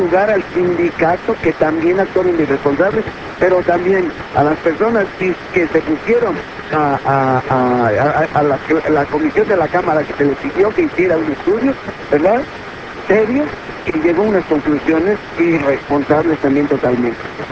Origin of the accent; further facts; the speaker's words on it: Mexico; es nada más un punto de referencia de cómo estamos siendo tratados los mexicanos.